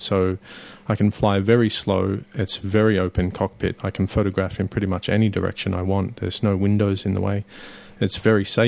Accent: Australia; I wanted to do a coastal flight around Australia, which is my home country

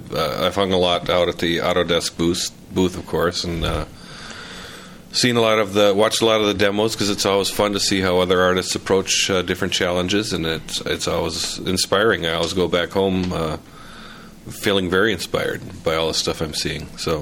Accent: Minneapolis, Minnesota, United States; I'm from Minneapolis. I work at Crash and Sue's there.

